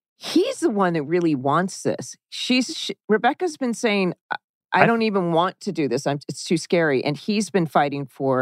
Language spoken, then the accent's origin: English; Orange County, California, United States; yes, I grew up in Orange County, but...